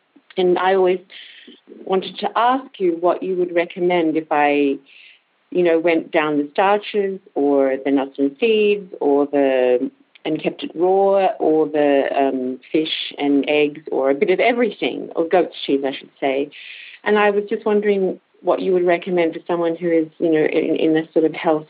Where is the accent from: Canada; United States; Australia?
Australia; from Australia